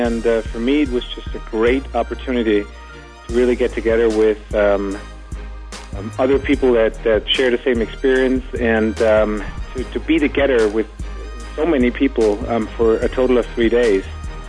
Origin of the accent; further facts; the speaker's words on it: Philadelphia, Pennsylvania, United States; Yeah, so I'm from Pennsylvania, in the greater Philadelphia area.